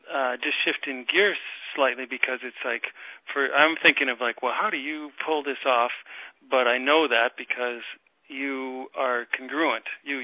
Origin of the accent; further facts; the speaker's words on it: Moorhead, Minnesota, United States; I'm from Moorhead.